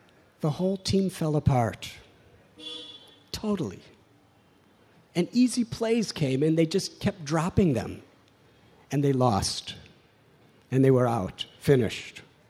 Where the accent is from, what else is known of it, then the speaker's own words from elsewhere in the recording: Chicago, Illinois, United States; I'm from Chicago. And we have a baseball team called the Chicago Cubs.